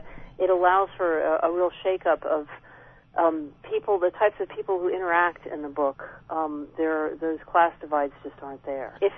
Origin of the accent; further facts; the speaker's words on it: United States; And I know it's kind of ironic that I am American myself, and yet I feel so nervous writing about the States.